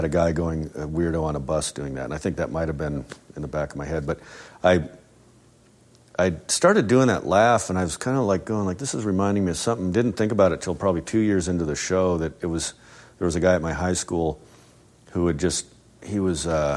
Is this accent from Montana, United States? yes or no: no; Albuquerque, New Mexico, United States; Okay, I grew up in Albuquerque, New Mexico, which definitely influenced a lot of what